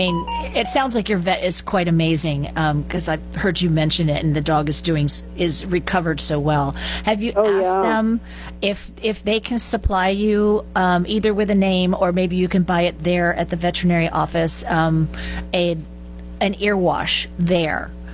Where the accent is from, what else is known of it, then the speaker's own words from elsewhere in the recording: Florida, United States; But growing up in Florida, we had a lot of seaweed, which is called Elodea, in our lakes.